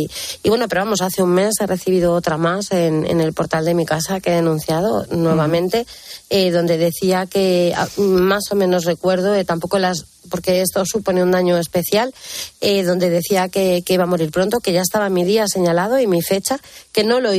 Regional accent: Spain; Como española

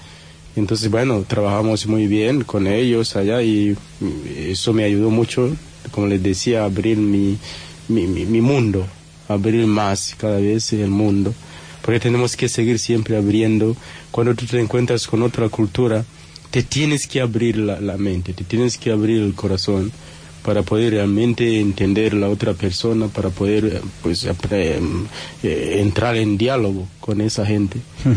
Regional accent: Tanzania; Spanish is a second language; also born or lived in Kenya; estudié la filosofía en mi país, en Tanzania, y luego el noviciado lo hice en Kenia.

